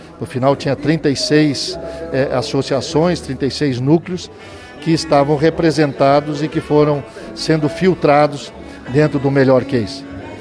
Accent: Santa Catarina, Brazil; para mim, que sou catarinense

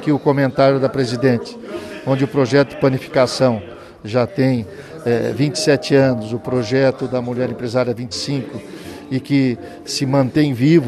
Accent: Santa Catarina, Brazil; para mim, que sou catarinense

